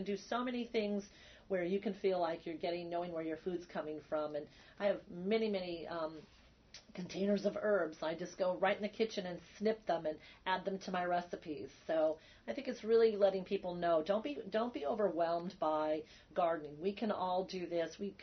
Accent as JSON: {"language": "English", "region": "Midwest", "country": "United States", "tie": "born or raised there", "said": "I have my own personal experience of home canning from growing up in the Midwest and having very large gardens"}